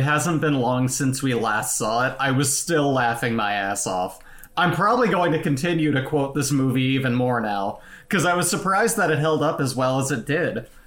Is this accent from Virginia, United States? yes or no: no; Arizona, United States; I came from Arizona. It is the worst place in the world